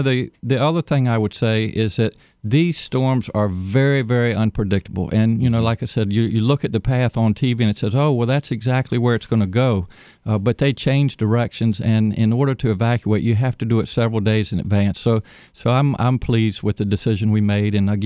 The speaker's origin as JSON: {"language": "English", "region": "Virginia", "country": "United States", "tie": "born or raised there", "said": "And as you know, I grew up on Virginia's eastern shore. We're very low-lying."}